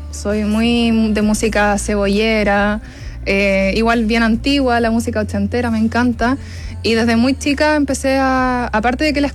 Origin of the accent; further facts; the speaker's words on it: Puerto Montt, Los Lagos, Chile; also born or lived in Temuco; No, yo nací en Temuco, pero a los 4 años me fui a vivir a Puerto Montt y ya han sido 23 años allá.